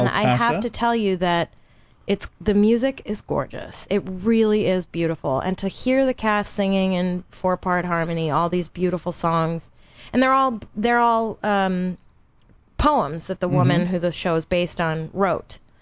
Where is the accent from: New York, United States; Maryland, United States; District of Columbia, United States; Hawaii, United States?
New York, United States; Brooklyn; moved away; Yeah, I'm from Brooklyn, New York, and I left in 2003 to come out here.